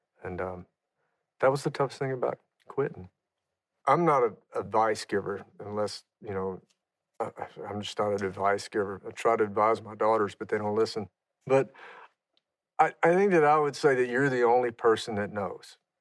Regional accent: Louisiana, United States; I grew up in Louisiana, and we used to drink Miller ponies sitting on a tailgate around a bonfire.

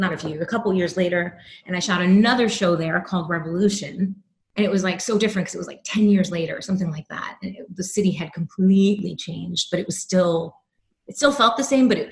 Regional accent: New York, United States; I'm a New Yorker.

